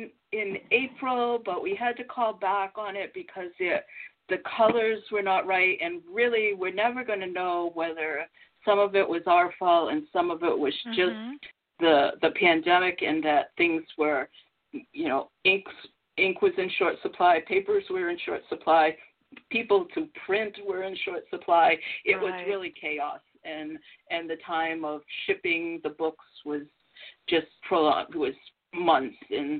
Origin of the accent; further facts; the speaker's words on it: Massachusetts, United States; accent: Massachusetts; That's my Massachusetts accent.